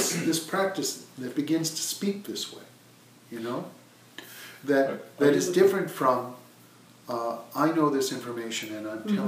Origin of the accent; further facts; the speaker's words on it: Camberville, Massachusetts, United States; You know, I come from Camberville. We're sophisticated up there.